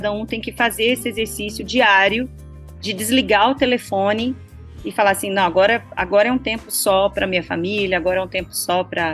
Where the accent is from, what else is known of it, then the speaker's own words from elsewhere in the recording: Brazil; Eu amo a língua portuguesa, sou brasileira, não nego que sou brasileira, eu amo a bossa nova.